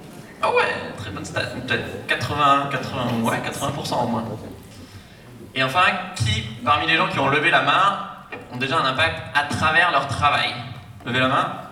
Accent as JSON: {"language": "French", "town": "Ramonville", "region": "Occitanie", "country": "France", "tie": "born or raised there", "said": "J'ai grandi à Ramonville, je suis allé au lycée à côté à Toulouse, en prépa vraiment juste à côté à Balma, à Saliège, et en arrivant en école de commerce à Paris"}